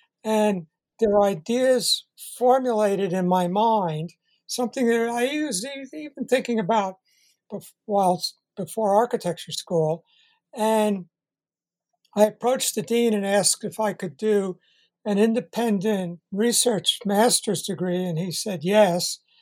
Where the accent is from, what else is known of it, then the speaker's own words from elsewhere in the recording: Great Neck, New York, United States; I grew up in Great Neck, Long Island, and my mother observed that I was good in art and good in math and science